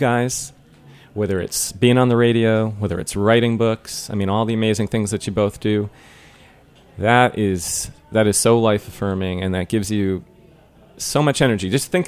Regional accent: New York, United States; I'm a New Yorker. I don't have time.

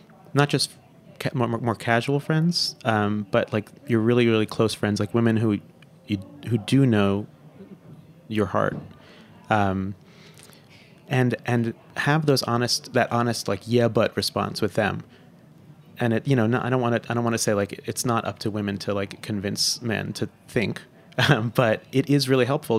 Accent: New Jersey, United States; I'm from New Jersey. I've never lived more than 2 hours away from home.

